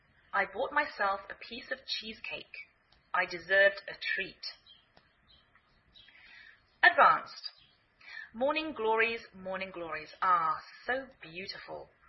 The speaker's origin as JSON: {"language": "English", "region": "England", "country": "United Kingdom", "lives_now": "United States"}